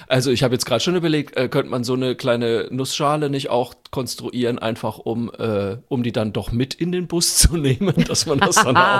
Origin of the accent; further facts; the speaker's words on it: Bavaria, Germany; ich bin ja Franke